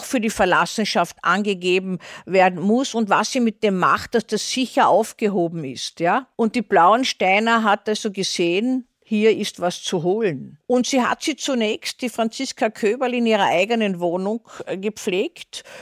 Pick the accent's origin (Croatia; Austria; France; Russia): Austria; das sagt man bei uns in Österreich, so aufgepäppelt hat mit ihren Kochkünsten.